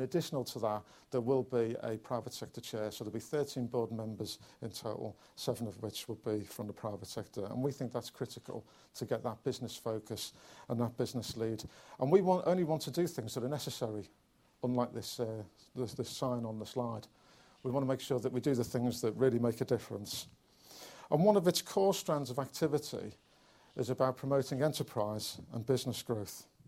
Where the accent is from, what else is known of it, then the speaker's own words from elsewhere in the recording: East of England, United Kingdom; I was from Bedfordshire